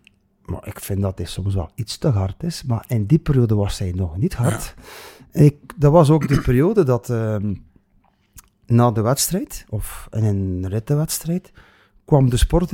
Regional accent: West Flanders, Belgium; En ja, uiteraard als West-Vlamingen, hè, in het West-Vlaams

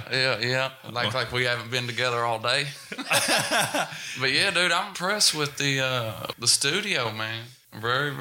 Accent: Prestonsburg, Kentucky, United States; And, I tell people Prestonsburg, but I grew up in a little tiny town called Knott County. Yeah. I lived on Beaver Creek.

